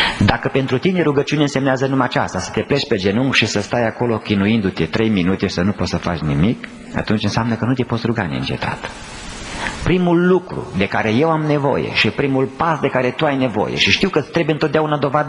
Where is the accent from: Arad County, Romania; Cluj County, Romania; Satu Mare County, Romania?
Cluj County, Romania; Cluj-Napoca; n-am fost primit la Cluj, în orașul meu natal